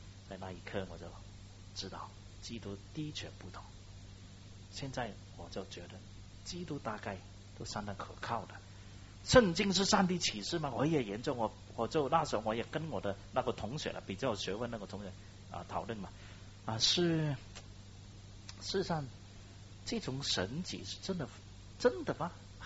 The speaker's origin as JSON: {"language": "Chinese", "country": "China", "said": "我是中国人嘛"}